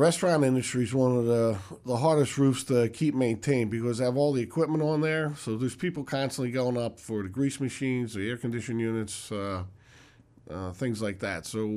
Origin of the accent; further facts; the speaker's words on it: Philadelphia, Pennsylvania, United States; I grew up in Philadelphia.